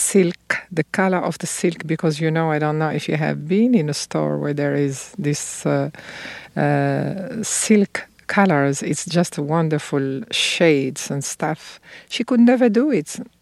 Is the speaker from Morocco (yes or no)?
yes; Fez, Fès-Meknès, Morocco; I am in from Fez, which is this 9th century old city with a lot of crafts.